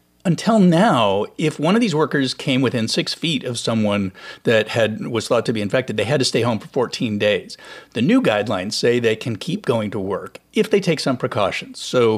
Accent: California, United States; I grew up in California where people used it to talk about what you do when an earthquake hits.

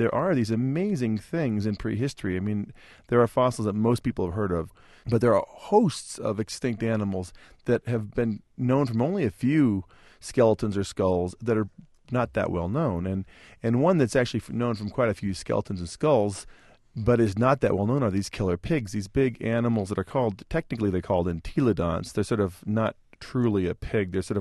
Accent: Seattle, Washington, United States; I grew up with it. I grew up in Seattle, and Ray is well-known on the West Coast

